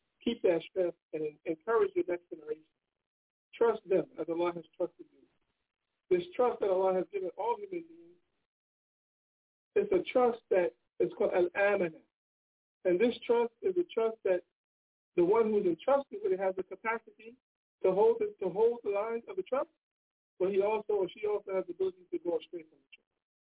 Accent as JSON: {"language": "English", "region": "East Coast", "country": "United States", "said": "I come from the East Coast"}